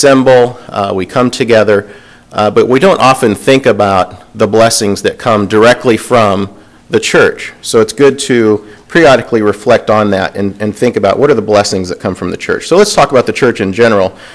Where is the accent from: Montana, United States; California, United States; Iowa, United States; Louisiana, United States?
Iowa, United States; now in Kansas City, United States; So we're all transplants from Iowa through various means, and so glad to be here with you.